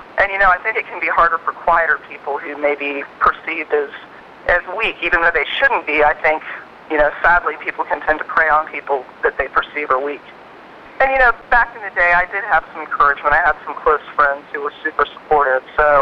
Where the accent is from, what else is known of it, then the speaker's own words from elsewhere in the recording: Houston, Texas, United States; I actually woke up in my hometown of Houston, Texas, and I was visiting my dad, so it was really special to be, you know, in the city where I was born and to be with my dad.